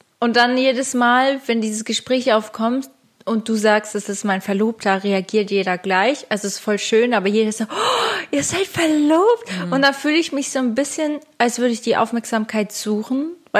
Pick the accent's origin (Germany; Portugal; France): Portugal; Lagos, Faro; weil ich bin ja in Portugal aufgewachsen, das ist halt mein Ding.